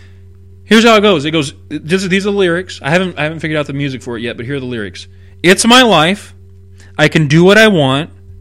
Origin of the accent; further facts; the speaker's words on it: California, United States; I grew up here in California, I went to high school here in California